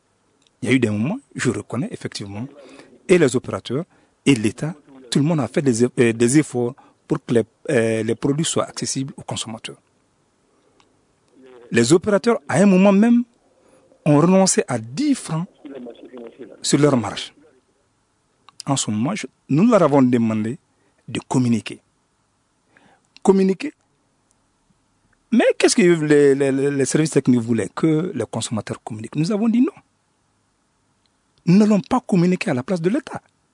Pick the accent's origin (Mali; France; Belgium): Mali; Nous sommes tous des Maliens